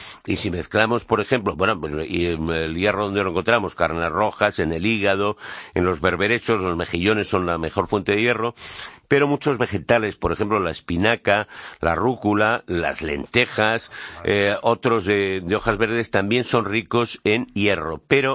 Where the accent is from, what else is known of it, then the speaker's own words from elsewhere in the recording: Madrid, Community of Madrid, Spain; Los de la Prospe, que hemos ido siempre. Yo soy de la Prospe, ¿lo sabías?